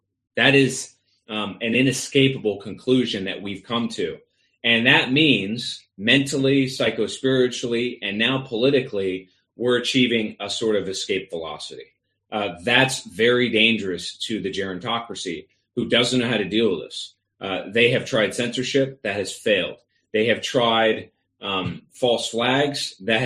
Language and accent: English; United States; and then to perhaps living in the suburbs, right, to speak as an American.